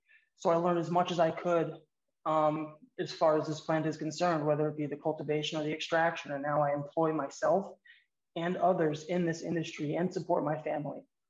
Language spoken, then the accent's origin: English; Minnesota, United States; I am a Minnesotan and a veteran.